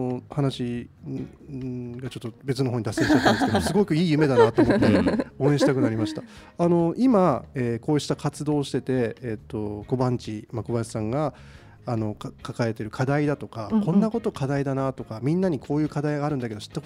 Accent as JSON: {"language": "Japanese", "region": "Akita", "country": "Japan", "tie": "born or raised there", "said": "あれば僕の田舎にはあるんですよ、秋田には"}